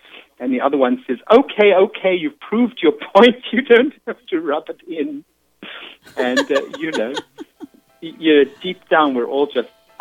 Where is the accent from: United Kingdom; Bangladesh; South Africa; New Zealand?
South Africa; now in New York City, United States; when I came from South Africa, which is, you know, sunny and very warm and pleasant, and I came to New York City